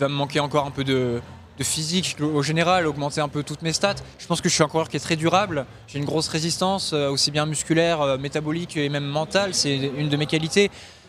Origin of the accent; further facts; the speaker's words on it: Lyon, Auvergne-Rhône-Alpes, France; Je suis lyonnais, donc je connais très bien le terrain.